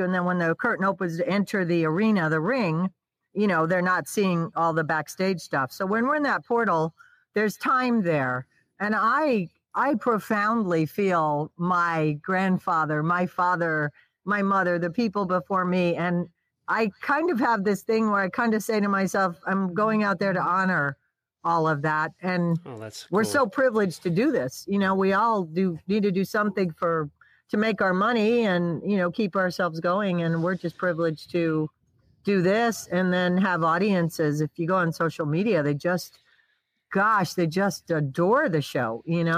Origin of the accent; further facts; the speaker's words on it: United States; I'm an American performer. So my heritage is 4 generations in the USA.